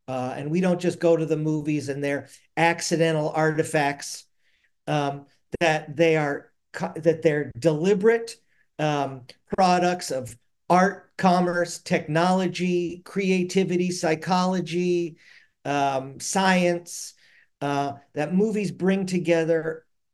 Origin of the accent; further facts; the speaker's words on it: Los Angeles, California, United States; I grew up here in LA, I was always interested in the movies